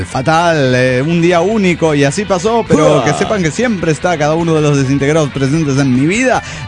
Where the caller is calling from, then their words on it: Guanajuato, Mexico; de Guanajuato, México.